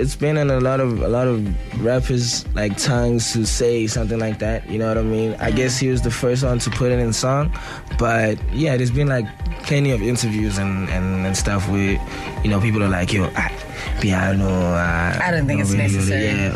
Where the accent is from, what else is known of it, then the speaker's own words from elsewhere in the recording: Durban, KwaZulu-Natal, South Africa; because I'm also from Durban, you know